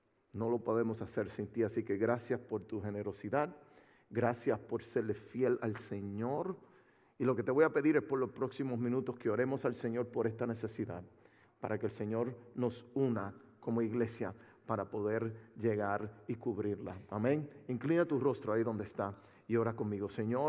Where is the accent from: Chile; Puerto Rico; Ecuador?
Puerto Rico; also born or lived in Florida, United States; yo soy natal de Puerto Rico. ¡Woo! Yeah, yeah, yeah, ok. Natal de Puerto Rico, pero viví 27 años de mi vida en el estado de la Florida.